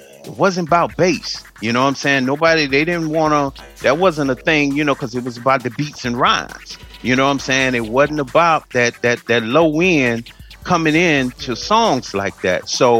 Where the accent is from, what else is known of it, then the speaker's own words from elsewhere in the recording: Miami, Florida, United States; they didn't know I was from Miami, okay?